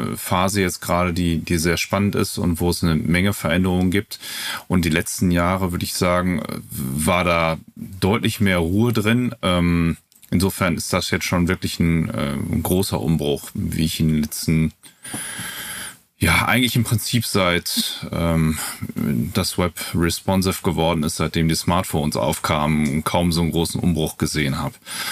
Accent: Dortmund, North Rhine-Westphalia, Germany; ich bin aus Dortmund

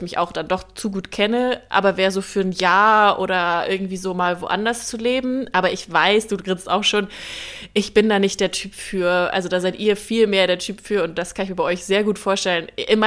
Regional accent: Germany; ich würde für immer Deutschland, meine Heimat verlassen, kann ich ganz klar sagen, nein, dafür bin ich zu gerne hier, zu gerne bei meiner Familie in der Nähe.

